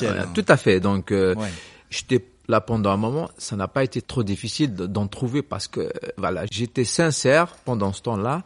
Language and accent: French; Kabylie, Algeria; born there; c'est là où je suis né. Donc, je viens de Kabylie.